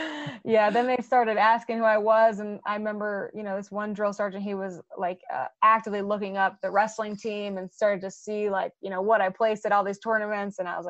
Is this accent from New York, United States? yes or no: yes; Rocky Point, New York, United States; it's so different to the lifestyle I grew up in Rocky Point, New York.